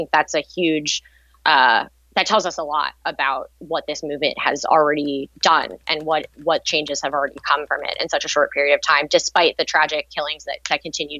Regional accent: East Lansdowne, Pennsylvania, United States; My mom lives in the house that I grew up in outside of West Philly in East Lansdowne.

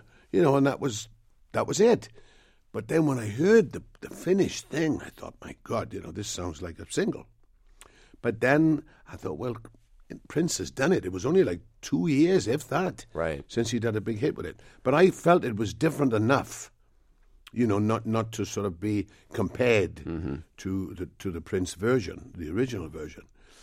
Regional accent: Wales, United Kingdom; When I was growing up in Wales, my grandmother spoke with this West Country accent.

